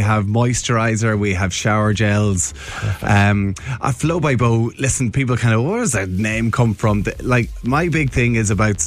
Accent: Monaghan, County Monaghan, Ireland; I'm from Monaghan.

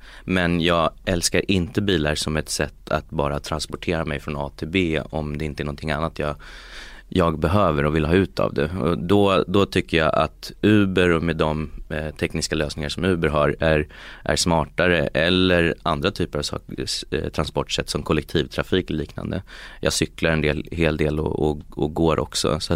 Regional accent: Uppsala, Uppsala County, Sweden; Nej, jag är från Uppsala från början

